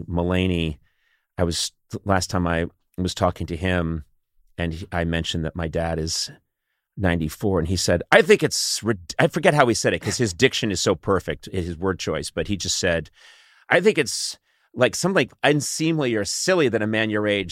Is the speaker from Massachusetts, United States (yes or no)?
yes; Brookline, Massachusetts, United States; But I go back and see my folks, and it's the same house I grew up in Brookline.